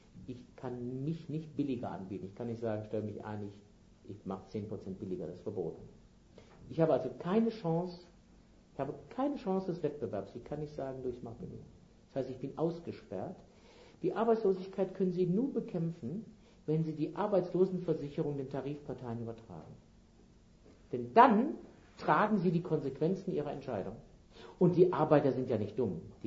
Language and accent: German; North Rhine-Westphalia, Germany; ich komme ja aus dem Ruhrgebiet